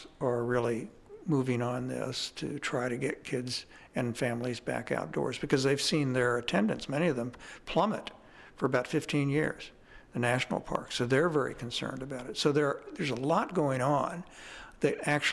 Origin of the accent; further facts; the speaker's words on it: Kansas City, Missouri, United States; I grew up in Kansas City and my parents would come down to Bull Shoals and Table Rock